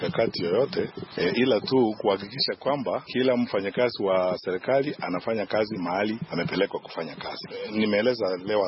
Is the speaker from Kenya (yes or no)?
yes; Kenya